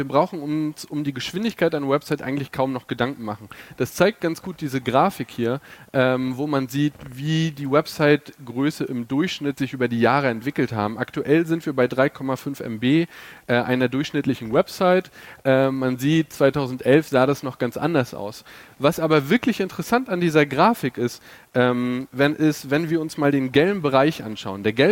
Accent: Schwerin, Mecklenburg-Vorpommern, Germany; ich komme aus Schwerin

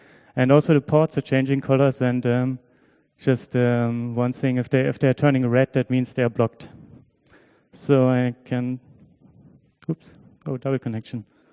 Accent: Berlin, Germany; I'm from Berlin, from the TFH Berlin. It's the Technical University of Applied Science here.

